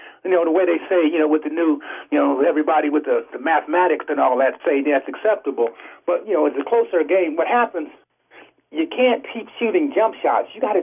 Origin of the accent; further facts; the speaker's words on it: Ohio, United States; But Cleveland, you know, I want Cleveland to win because it's been 52 years since my home state had a, you know, had any kind of title.